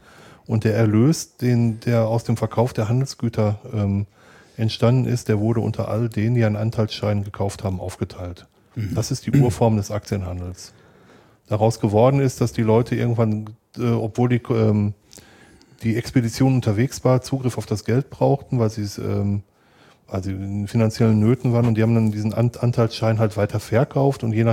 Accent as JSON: {"language": "German", "region": "North Rhine-Westphalia", "country": "Germany", "said": "Ich komme aus dem Ruhrgebiet"}